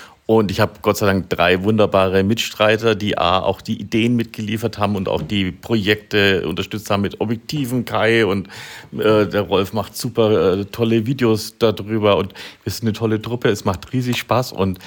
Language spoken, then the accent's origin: German; Reutlingen, Baden-Württemberg, Germany; aus Reutlingen.